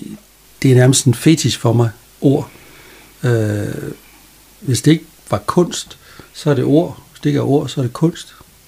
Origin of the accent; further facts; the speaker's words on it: Frederikshavn, North Denmark Region, Denmark; Jeg er født i 1964 fra Frederikshavn, og på siden af Faldstationen, Norgesvej, boede vi fra jeg var 5 år, og til jeg flyttede hjemmefra, som jeg var 18 år